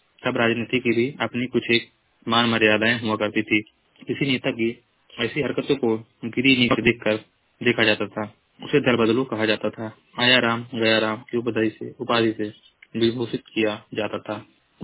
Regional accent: Uttar Pradesh, India; मैं जिला महाराजगंज का निवासी हूँ।

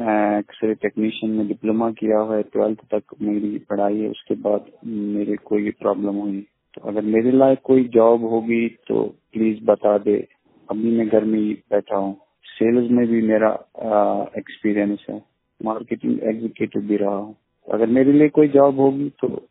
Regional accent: Jammu and Kashmir, India; मैं कश्मीर से बिलोंग करता हूँ, डिस्ट्रिक्ट बारामूला से।

